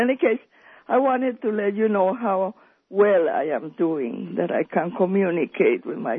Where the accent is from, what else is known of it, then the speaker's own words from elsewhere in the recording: Colombia; now in New York City, United States; Colombia.